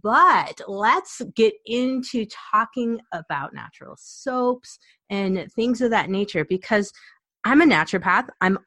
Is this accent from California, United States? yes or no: no; Illinois, United States; I'm from Illinois. And right now I'm recording this in Illinois.